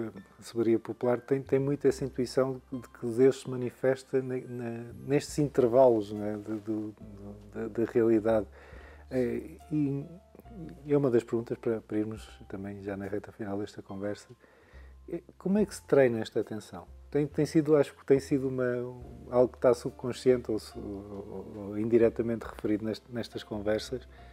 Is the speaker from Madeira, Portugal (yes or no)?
yes; Madeira, Portugal; Eu às vezes faço isso na Madeira, na minha terra natal